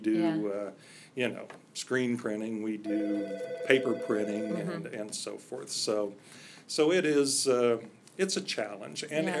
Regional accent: Richmond, Indiana, United States; also born or lived in Connersville; And it was in 1954. And then I had a short stay in Connersville, Indiana, but was back here by the time I was five.

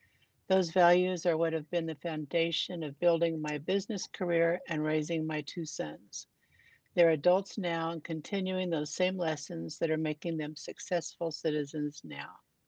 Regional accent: Wichita, Kansas, United States; I'm from Wichita, Kansas. Was born here, moved a few places, ended up back here.

